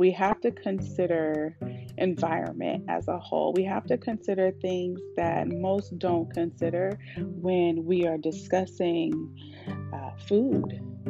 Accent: Oakland, California, United States; I'm from Oakland. You guys hear me talk about this all the time, but that was, you know, I was born in 77. So living in Oakland as a young child

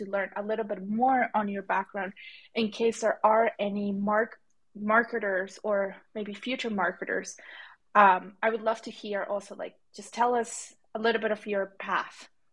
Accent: Colombia; I am from Colombia

